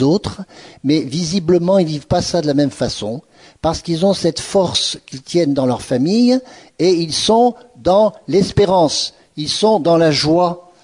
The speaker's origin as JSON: {"language": "French", "country": "France", "said": "Je suis un Français un peu rationnel et je souris pas assez."}